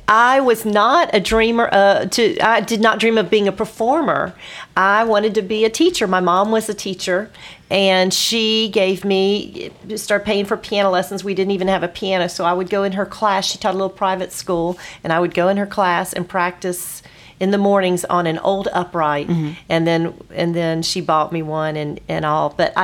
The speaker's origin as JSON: {"language": "English", "region": "Florida", "country": "United States", "tie": "born or raised there", "said": "I grew up in Florida until I went to college."}